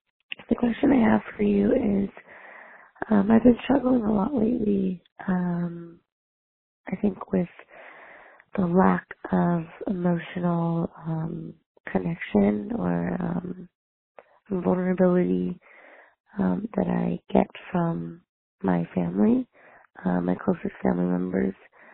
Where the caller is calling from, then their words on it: Los Angeles, California, United States; I'm calling from Los Angeles.